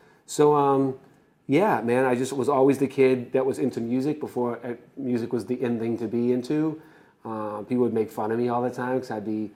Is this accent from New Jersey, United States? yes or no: no; Boston, Massachusetts, United States; No, I'm from Boston.